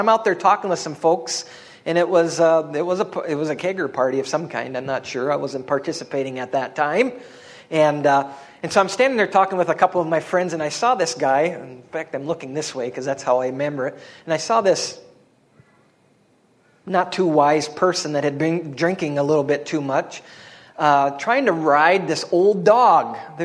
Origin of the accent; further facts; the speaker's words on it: Dawson, Minnesota, United States; I'm from Dawson, Minnesota.